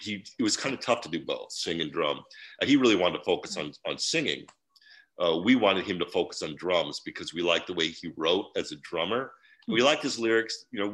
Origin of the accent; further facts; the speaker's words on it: Chicago, Illinois, United States; moved away as an adult; now in Seattle, United States; Hiro Yamamoto and I moved from Chicago to Seattle. And around college age, I was 21, he was 20. And we just wanted to move far away from Chicago.